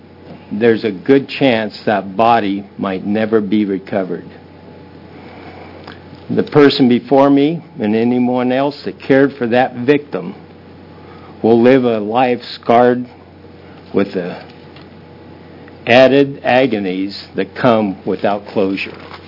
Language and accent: English; Redmond, Oregon, United States; I'm from Redmond, Oregon.